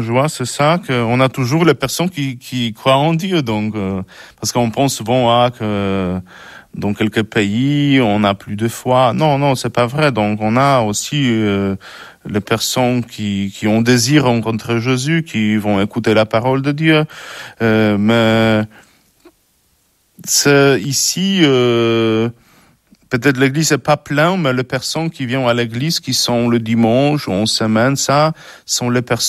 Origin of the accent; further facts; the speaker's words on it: Poland; French is a second language; now in France; Pas loin de la France, je suis polonais.